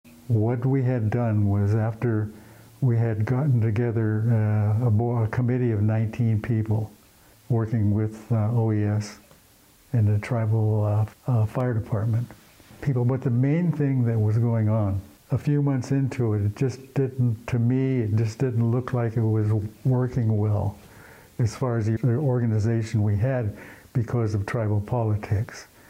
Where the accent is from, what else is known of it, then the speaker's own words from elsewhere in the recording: San Francisco, California, United States; born there; I was born in San Francisco.